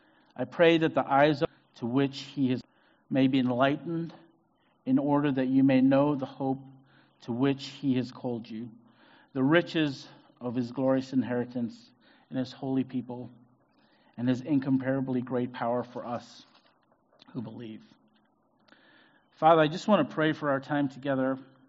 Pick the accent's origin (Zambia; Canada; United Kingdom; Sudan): Zambia; now in United States; If you don't know me, I'm originally from Zambia in South Africa, but I've been here since 2001, so it's been a while. Most of my family is American now, but I'm still African, proudly African.